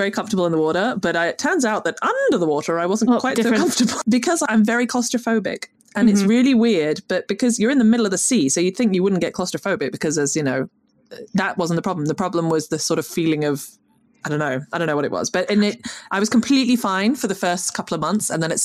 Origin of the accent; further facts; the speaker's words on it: Scotland, United Kingdom; born there; for those listening, I am Scottish by birth, but not